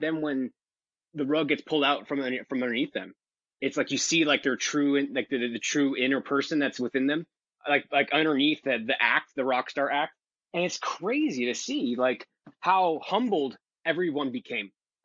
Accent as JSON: {"language": "English", "town": "Los Angeles", "region": "California", "country": "United States", "said": "because here they did a nationwide lockdown, at least in LA, because I'm from Los Angeles."}